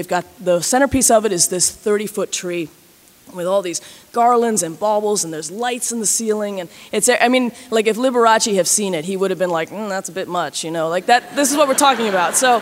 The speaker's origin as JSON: {"language": "English", "town": "Baltimore", "region": "Maryland", "country": "United States", "said": "And I'm from Baltimore, so when I say somewhere is a bad neighborhood, I know what I'm talking about."}